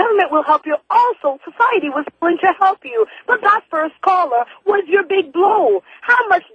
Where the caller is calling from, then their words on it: Toronto, Ontario, Canada; I'm calling in from Toronto